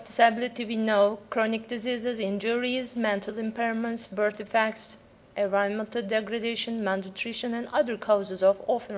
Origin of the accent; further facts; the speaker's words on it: Turkey; Hello, I'm from Turkey, far from here.